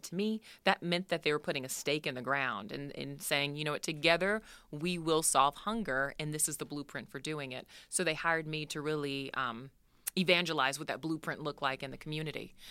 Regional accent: Houston, Texas, United States; also born or lived in New Orleans; now in Oshkosh, United States; So I'm originally a transplant to Wisconsin. I'm from Houston, Texas, by way of New Orleans. And as a result of Hurricane Katrina that hit in 2005, I was displaced to Oshkosh, Wisconsin, out of all places.

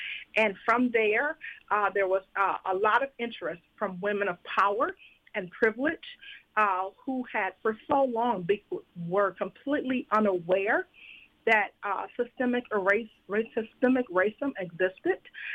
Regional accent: Racine, Wisconsin, United States; also born or lived in southern Indiana / Louisville; And so I grew up in Racine. I did move away for about 13 years, even though I lived in southern Indiana at that time and also in Louisville, Kentucky.

